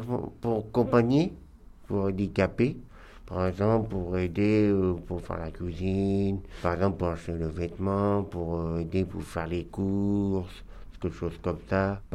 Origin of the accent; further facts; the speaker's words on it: Nantes, Pays de la Loire, France; born there; je suis né à Nantes 1987, le 13 janvier, c'était un mardi, je travaille en espace vert. Au CAT du Landas.